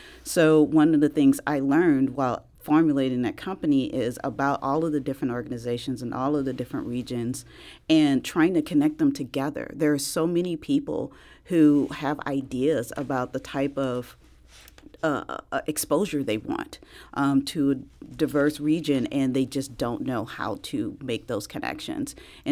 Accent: East St. Louis, Illinois, United States; And me, I'm actually originally from East St. Louis, so right across the river.

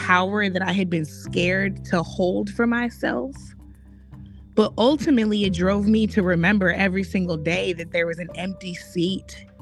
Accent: Florissant, Missouri, United States; now in St. Louis, United States; I grew up in Florissant. I still live in St. Louis.

